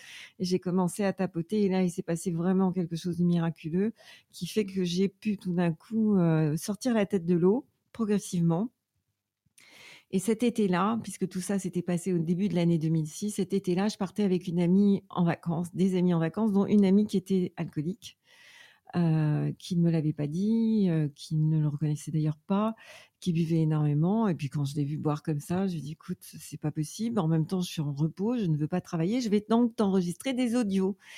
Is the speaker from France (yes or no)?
yes; eastern France, France; born there; Donc en fait je suis née dans une famille dans l'est de la France, d'un père d'origine russe et d'une mère d'origine polonaise, gitane polonaise.